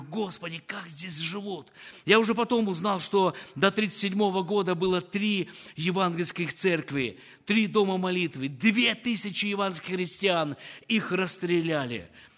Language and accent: Russian; Sochi, Krasnodar Krai, Russia; now in Siberia, Russia; Мой родной край, друзья, это город Сочи. Сибирь стала второй родиной.